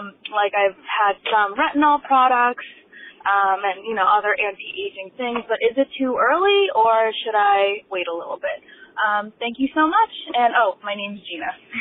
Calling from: Boston, Massachusetts, United States; And I'm also from the Boston area and have a 781 phone number.

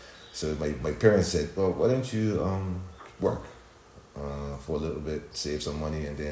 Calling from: Bermuda; Today I'm coming from Bermuda, a little speck in the Atlantic, just off the coast of the Carolinas, and glad to be here.

